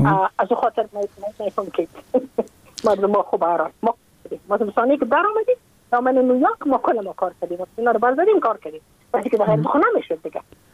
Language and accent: Persian; Afghanistan; moved away as an adult; now in United States; از اینکه ما که از افغانستان بر آمدم ما اون سال بودم 28 ساله